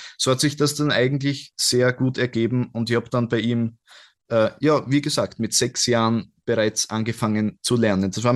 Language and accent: German; Burgenland, Austria; Ich komme ja aus dem Mittelburgenland. Das ist ja quasi eine Blasmusik-Hochburg.